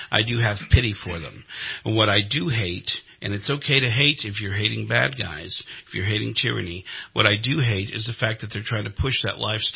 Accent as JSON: {"language": "English", "town": "Oakland", "region": "California", "country": "United States", "said": "I'm from the San Francisco Bay Area. I'm from Oakland."}